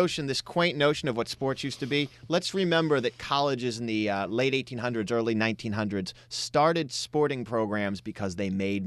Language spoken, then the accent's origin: English; Houston, Texas, United States; You know, I grew up in Houston. Akeem Olajuwon was my basketball player.